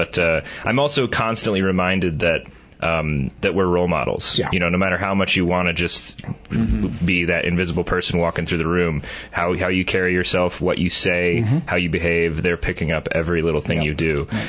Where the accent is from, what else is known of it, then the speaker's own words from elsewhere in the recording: Wisconsin, United States; moved away as an adult; I'm originally from Wisconsin, a small town in southeastern Wisconsin, and came out to Arizona to study at Prescott College.